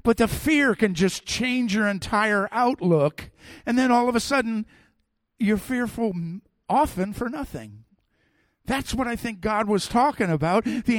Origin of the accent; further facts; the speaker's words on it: United States; I'm an American. We're a rock band.